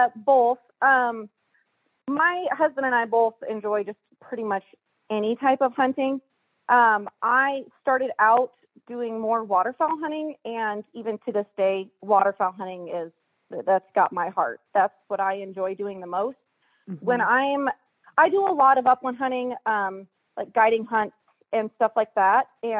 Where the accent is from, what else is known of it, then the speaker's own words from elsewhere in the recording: Sitka, Alaska, United States; Well, okay. So, I'm originally from Sitka, Alaska. And so there's nothing to do there other than hunt or fish.